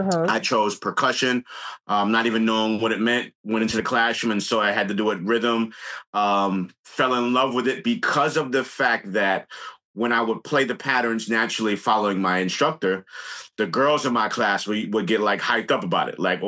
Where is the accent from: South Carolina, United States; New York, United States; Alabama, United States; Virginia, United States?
New York, United States; Bronx; And then, of course, growing up in the Bronx, in the hood, in the projects, being surrounded by so many negative things